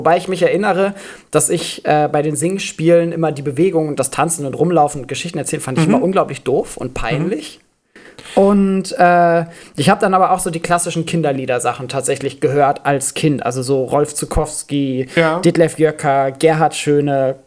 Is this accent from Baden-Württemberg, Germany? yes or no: no; Schleswig-Holstein, Germany; Ich bin in Schleswig-Holstein zur Schule gegangen.